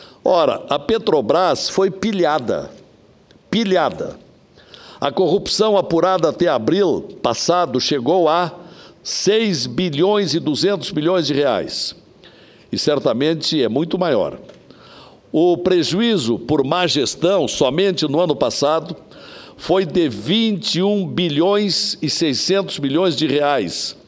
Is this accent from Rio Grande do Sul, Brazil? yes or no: yes; Vale Verde, Rio Grande do Sul, Brazil; o 19º aniversário de emancipação do pequeno município, mas valoroso município de Vale Verde, minha terra natal, no Rio Grande do Sul.